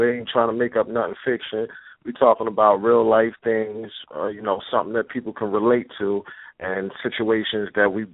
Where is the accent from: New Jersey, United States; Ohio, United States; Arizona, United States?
New Jersey, United States; I'm originally from Jersey, from North New Jersey, so it just stuck with me.